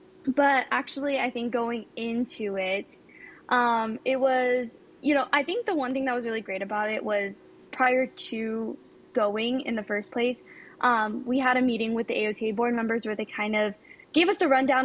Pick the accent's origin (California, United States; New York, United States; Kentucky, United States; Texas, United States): California, United States; Chino Hills; I'm from Chino Hills, California, so kind of a local around here.